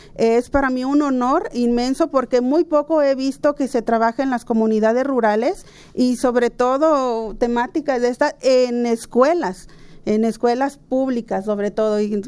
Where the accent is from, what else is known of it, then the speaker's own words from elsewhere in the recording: Cocula, Jalisco, Mexico; Yo soy del municipio de Cocula, Jalisco